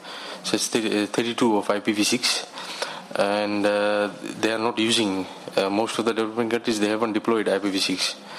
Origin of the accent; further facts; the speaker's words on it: Fiji; I am from the Pacific region